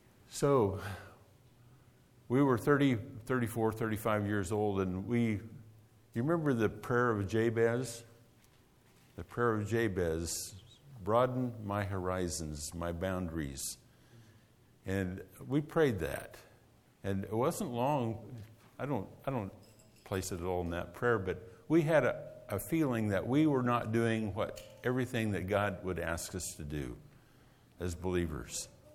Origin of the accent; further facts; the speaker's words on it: Quinter, Kansas, United States; we're from Quinter, Kansas. How many people know where Quinter, Kansas is? Well, look at that. I'm amazed. Straight west of here, about 200 miles. Maybe not quite 200. 180, we'll say. But I was born and raised there.